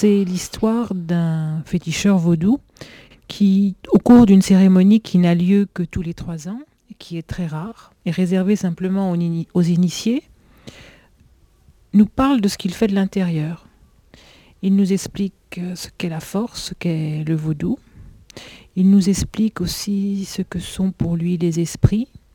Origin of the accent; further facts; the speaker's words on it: Togo; Je suis togolaise, juriste